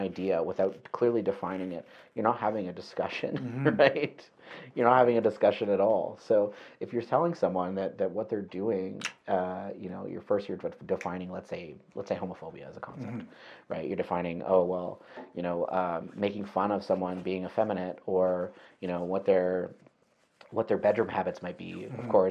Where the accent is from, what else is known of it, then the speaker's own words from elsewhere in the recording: Thompson, Manitoba, Canada; growing up in Manitoba, I didn't experience a lot of anti-Semitism, actually. Not a lot at all. In fact, in Thompson, there were only two Jewish families